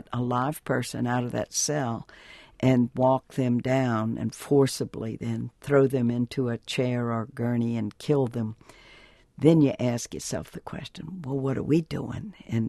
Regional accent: Louisiana, United States; Spiritual rigors? I'm Cajun. I come from Louisiana.

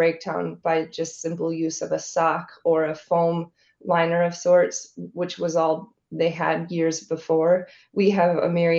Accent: Neenah, Wisconsin, United States; Calling from my hometown, actually, of Neenah.

